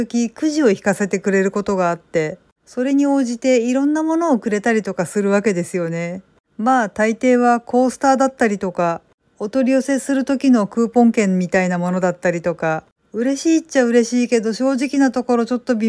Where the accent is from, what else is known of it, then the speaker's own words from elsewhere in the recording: Kansai, Japan; 私もともと関西人で大阪に住んでいたので